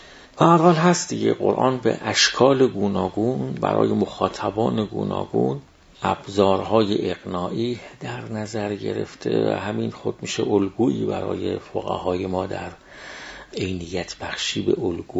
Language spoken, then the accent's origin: Persian; Tehran, Tehran Province, Iran; در محیط تهران که بودم و اونجا رشد کردم و با اقشار مختلفی مرتبط بودم،